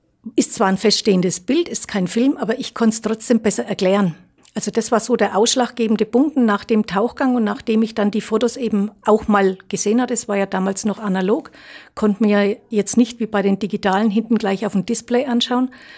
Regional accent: Goldkronach, Bavaria, Germany; ich komme aus Goldkronach, bin verheiratet

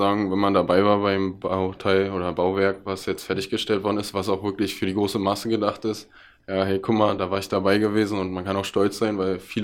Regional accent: Brandenburg, Germany; Ich komme aus dem Land Brandenburg.

